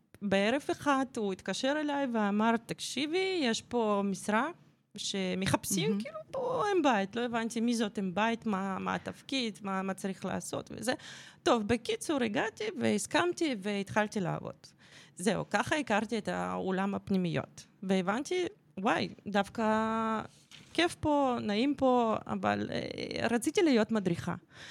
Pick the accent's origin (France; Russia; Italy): Russia; now in Israel; נולדה ברוסיה בשנות 90. זאת הייתה תקופה לא כל כך פשוטה